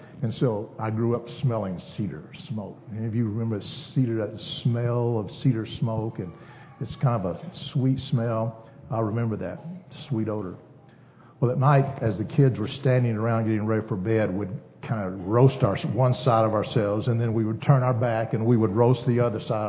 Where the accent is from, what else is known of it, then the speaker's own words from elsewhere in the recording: Leakey, Texas, United States; in Lakey, I grew up in South Texas. Now, Lakey's not too far from South Texas, but Lakey's in the hill country, and it is close to the Frio River